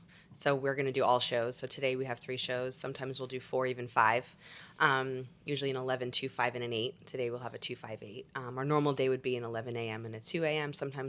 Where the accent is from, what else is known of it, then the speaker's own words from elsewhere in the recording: New York, United States; I have a nanny, but I also have my family that helps because I'm from New York originally, both my husband and I. So thankfully we have family close by.